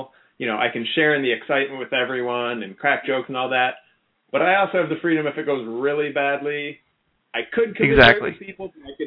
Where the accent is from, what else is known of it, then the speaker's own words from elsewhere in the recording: Chicago, Illinois, United States; you know, I grew up in Chicago and came to my Indians fandom pretty randomly when I was six.